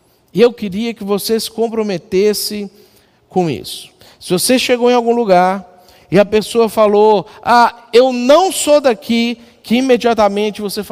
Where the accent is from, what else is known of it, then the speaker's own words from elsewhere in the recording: Minas Gerais, Brazil; porque eu vim de fora. Eu sou lá de Minas Gerais.